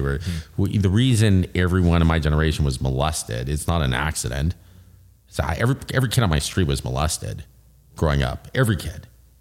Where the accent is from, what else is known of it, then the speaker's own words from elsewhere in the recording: California, United States; So, I grew up on the West Side, but I'd take the number 2 bus to the Cafe de Grand in Hollywood to see shows.